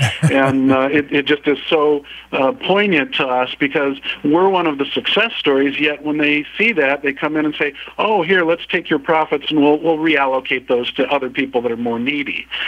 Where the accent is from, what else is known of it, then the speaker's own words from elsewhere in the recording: Tucson, Arizona, United States; born there; my sister, I was born in Tucson